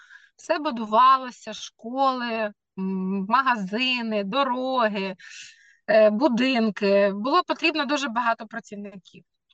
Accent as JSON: {"language": "Ukrainian", "town": "Zhytomyr", "region": "Zhytomyr Oblast", "country": "Ukraine", "moved": "as an adult", "lives_now": "Ireland", "said": "в Житомирі, звідки я родом, ти міг купити квартиру"}